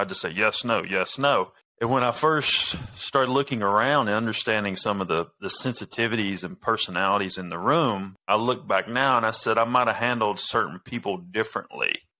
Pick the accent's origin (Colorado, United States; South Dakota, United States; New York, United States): New York, United States; growing up in the Bronx, too, is almost survival.